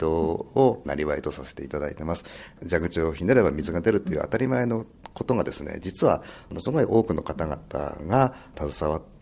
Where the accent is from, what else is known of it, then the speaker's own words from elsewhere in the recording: Tokyo, Japan; 東京です。私の出身の中学校は今あの六本木ヒルズとなりました。その隣のちょっと名前が中学の名前変わっちゃいましたけれども、はい、母校はあそこにございます。麻布十番ね、あそこをですね遅刻しそうで毎朝走ってました、